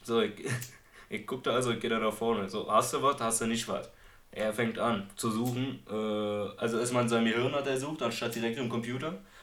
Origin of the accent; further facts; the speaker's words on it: Marienfelde, Berlin, Germany; ich bin nicht von hier, Großer, ich bin aus Marienfelder